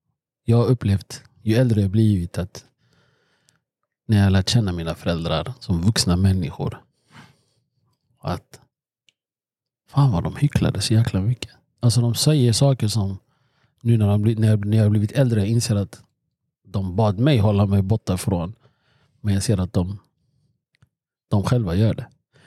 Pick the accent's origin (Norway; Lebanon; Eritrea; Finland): Eritrea; now in Sweden; jag kan bara relatera till mig som eritrean